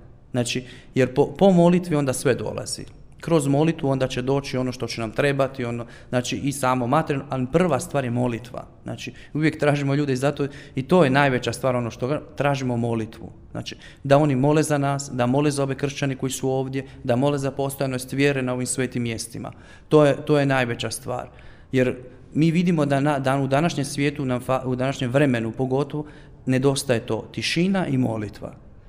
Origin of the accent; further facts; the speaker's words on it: Croatia; kad mi pitaju odakle si, ja kažem ja znam Hrvat.